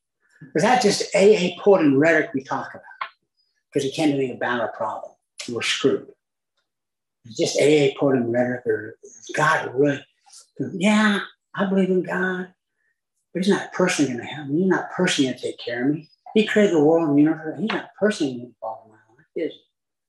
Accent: Orem, Utah, United States; I said, well, I grew up in Orem, Utah.

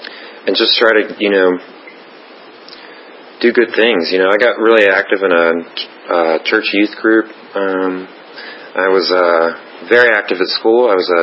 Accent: Smithfield, Virginia, United States; I grew up in Smithfield, Virginia. It's a tiny little town, ham capital. Down in Hampton Roads.

